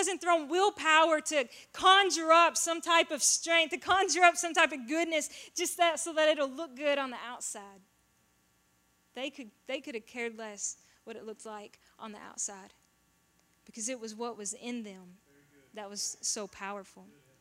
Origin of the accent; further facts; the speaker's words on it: the South, United States; I grew up in the South, but in a very non-religious home.